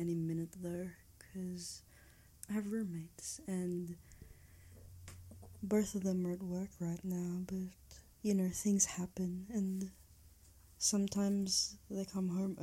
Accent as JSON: {"language": "English", "country": "Australia", "accent": "Australian", "said": "unique, I think. It's not really the most common Australian accent. Yeah, a lot of people seem to love my accent and my voice."}